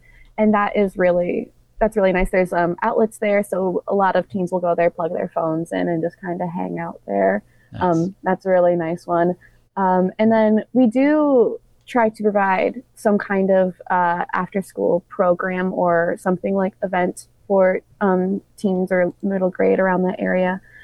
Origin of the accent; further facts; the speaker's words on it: Stockbridge, Michigan, United States; my hometown is in Stockbridge. And so Stockbridge is part of the Capital Area District Library System. And Stockbridge is small.